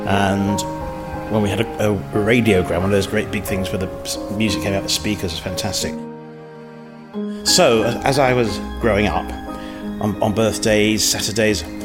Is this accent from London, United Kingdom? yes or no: yes; Wembley, London, United Kingdom; also born or lived in Ealing; Well, I grew up in Wembley. I mean, I was born in Ealing.